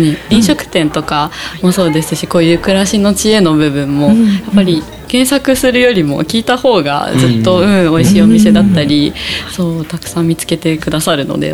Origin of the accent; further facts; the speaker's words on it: Sapporo, Hokkaido, Japan; そうですよね、そうなので、